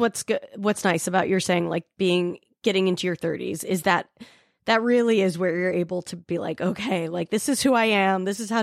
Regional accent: Salt Lake City, Utah, United States; So I grew up in Salt Lake City. I wasn't Mormon, but, you know, obviously a very religious place to grow up in, very conservative.

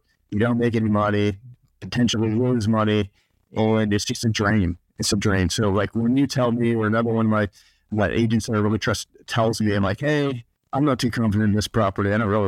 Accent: Pennsylvania, United States; And I'm from Pennsylvania. I haven't spent a lot of time in northeastern Pennsylvania

